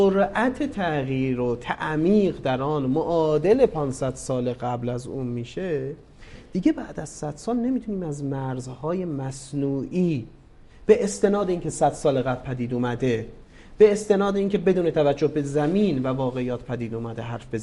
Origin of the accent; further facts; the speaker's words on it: West Azerbaijan, Iran; born there; زادگاه من 60 کیلومتر با مرز فاصله داره و همون میزان فاصله که با مرکز استانم داره با مرکز استان وان ترکیه داره.